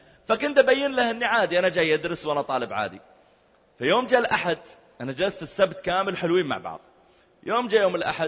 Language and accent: Arabic; Riyadh, Riyadh Province, Saudi Arabia; وأذكر في مسجد كبير عندنا في الرياض